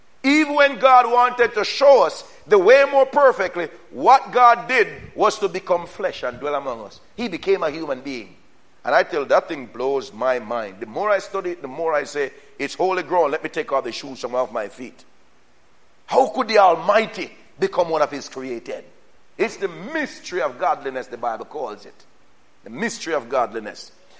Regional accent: Jamaica; now in United States; As a matter of fact, growing up in Jamaica, I was a man. It's when I came to America, I realized I was a black man.

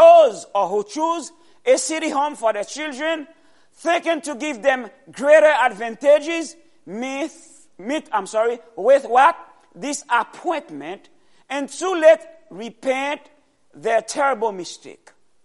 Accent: Atlanta, Georgia, United States; I come from Atlanta.

